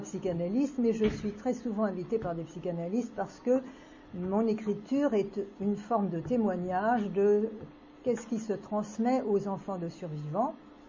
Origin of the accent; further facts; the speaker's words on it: Paris, Île-de-France, France; born there; je suis née à Paris, de parents survivants du génocide arménien, qui ont, comme les autres survivants, sont arrivés en France en 1920.